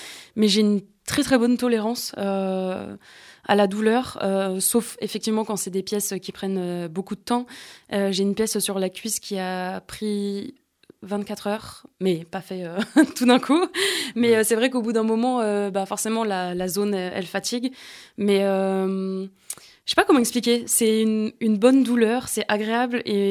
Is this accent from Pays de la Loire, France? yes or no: no; Meaux, Île-de-France, France; là d'où je viens, donc dans le 77, à Meaux.